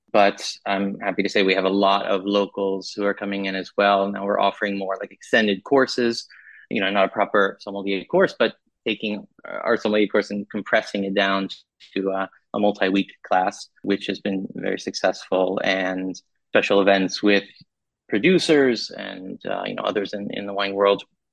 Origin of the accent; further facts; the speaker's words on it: Phoenix, Arizona, United States; moved away as an adult; I'm originally from the States, from Italian parents, from Arizona, Phoenix area.